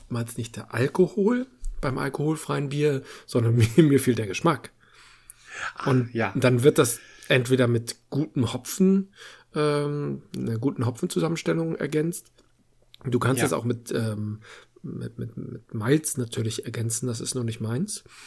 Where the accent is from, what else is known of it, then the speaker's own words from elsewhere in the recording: Hamburg, Germany; Ich bin ja aus Hamburg nie weggekommen